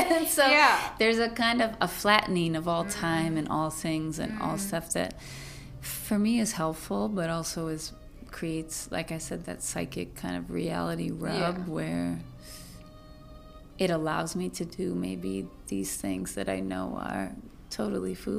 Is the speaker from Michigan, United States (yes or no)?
no; Joliet, Illinois, United States; moved away as an adult; now in Toronto, Canada; I grew up in Illinois.